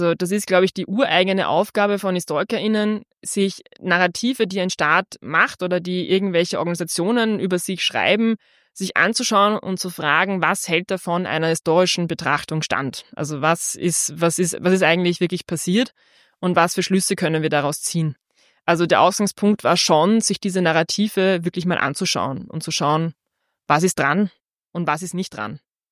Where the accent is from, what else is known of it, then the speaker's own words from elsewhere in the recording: Burgenland, Austria; ich bin ja selbst sozusagen halbe Burgenländerin und wenn man so zwar wirklich aufgewachsen im Nordburgenland, ungefähr 15 Kilometer entfernt von der ungarischen Grenze